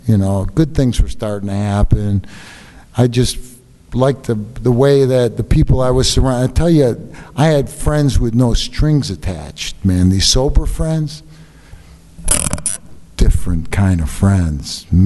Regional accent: New York, United States; somebody I grew up with in New York

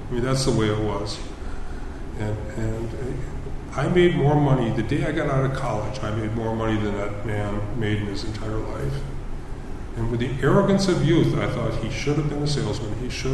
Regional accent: Ireland; I'm Irish.

